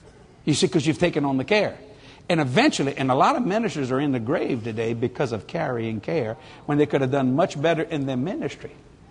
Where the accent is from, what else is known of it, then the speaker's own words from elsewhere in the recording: New Orleans, Louisiana, United States; Now, you see me, I was born and raised in New Orleans.